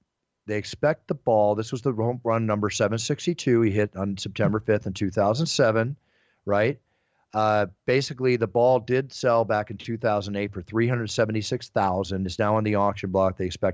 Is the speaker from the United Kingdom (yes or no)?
no; United States; As every American at that time, when we had three channels and not social media